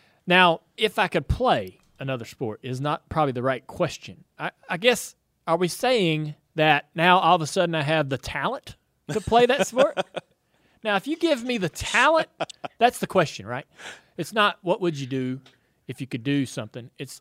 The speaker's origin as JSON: {"language": "English", "town": "Charlotte", "region": "North Carolina", "country": "United States", "tie": "born or raised there", "said": "It's a location close to where I grew up here in Charlotte."}